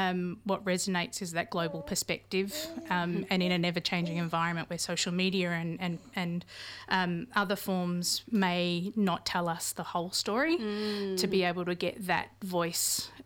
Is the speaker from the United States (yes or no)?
no; Australia; now in Auckland, New Zealand; as an Aussie now living in Tāmaki for 9 years